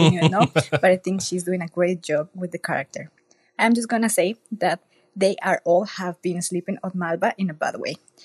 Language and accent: English; Colombia; now in New York City, United States; I'm from Colombia, but I live in New York City.